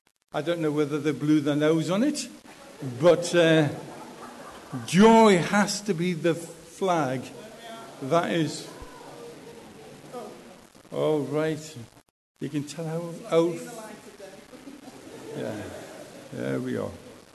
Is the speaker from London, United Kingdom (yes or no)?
no; Gateshead, North East England, United Kingdom; I remember when I was growing up in the Salvation Army up in Gateshead